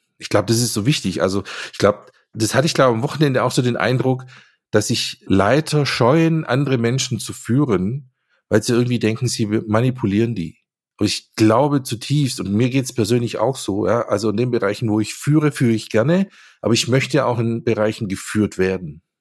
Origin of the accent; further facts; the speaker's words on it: Esslingen, Baden-Württemberg, Germany; Also ich komme ja hier aus dem Süden, Esslingen bei Stuttgart. Das heißt, ich bin landeskirchlich aufgewachsen.